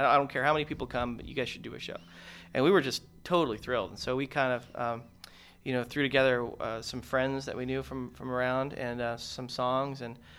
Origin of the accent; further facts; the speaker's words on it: San Diego, California, United States; We grew up in San Diego, you know, we knew there was a lot going on.